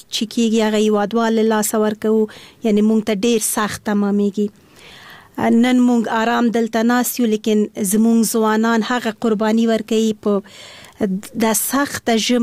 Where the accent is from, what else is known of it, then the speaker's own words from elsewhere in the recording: Kabul, Afghanistan; born there; زه د افغانستان یم، ما ته هیڅ فرق نه لري، خو په هر صورت باندې بیا هم یو ولایت پورې اړه نیسو. زه د اصلا پلار مې د خوست ده، مور مې د پکتیا ده، او زه په خپله کابل کې زیږیدلی یم